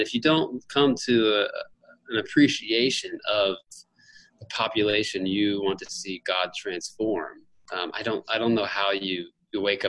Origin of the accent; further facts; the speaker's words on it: Indianapolis, Indiana, United States; also born or lived in Evansville; And I grew up in Indianapolis, on the north side of Indianapolis. And I finished high school here in Evansville.